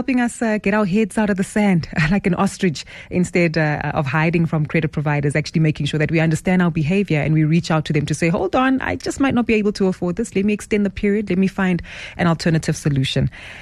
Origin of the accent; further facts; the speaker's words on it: South Africa; our behavior as South African consumers when it comes to monitoring our credit scores and our financial behavior.